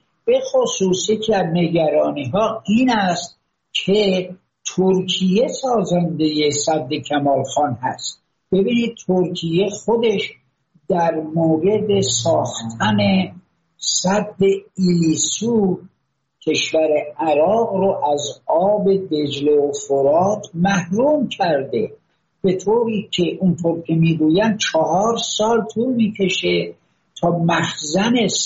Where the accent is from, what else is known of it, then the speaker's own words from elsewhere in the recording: Iran; بنده به عنوان یه ایرانی خیلی میل دارم که این مسائل با دیپلماسی حل و فصل بشه